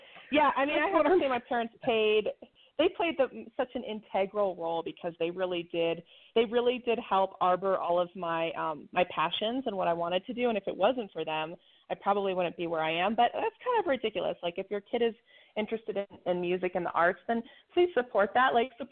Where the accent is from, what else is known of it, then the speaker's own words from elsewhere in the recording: Colorado, United States; also born or lived in Wyoming / Los Angeles; So I grew up in Colorado. I grew up skiing, and then actually I lived in Jackson Hole for a little while, Wyoming